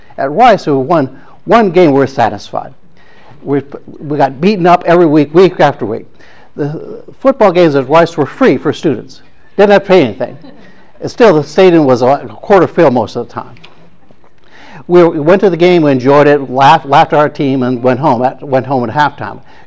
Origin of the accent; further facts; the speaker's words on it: Ohio, United States; I grew up in Ohio. We knew the aura of the Buckeyes.